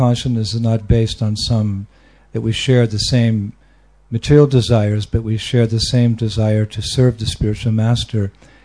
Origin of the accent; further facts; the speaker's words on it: United States; Initially, we're both from America.